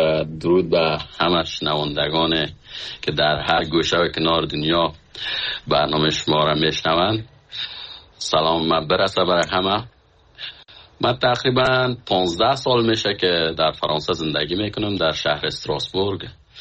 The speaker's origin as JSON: {"language": "Persian", "town": "Khinjan", "region": "Baghlan", "country": "Afghanistan", "said": "من از فامیل بسیار فقیر از افغانستان هستم که از سالنگ هستیم، از خینجان فامیل ما اونجا زندگی میکنن که از اونجا آمدیم."}